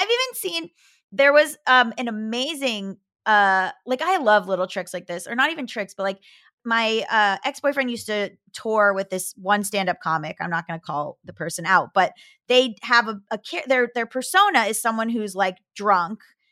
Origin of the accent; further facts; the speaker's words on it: Florida, United States; because I'm from Florida, I can do it. I've put on a Southern accent in certain instances